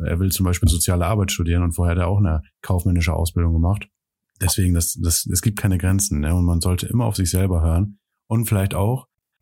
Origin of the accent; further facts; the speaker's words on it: North Sea coast, Germany; now in Gelsenkirchen, Germany; egal ob jetzt in meiner Heimat hier in der Nordseeküste oder hier in Gelsenkirchen mittlerweile